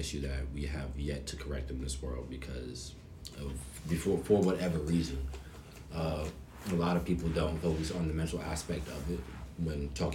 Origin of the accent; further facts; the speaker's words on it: Texas, United States; Yes, sir, I'm from Texas.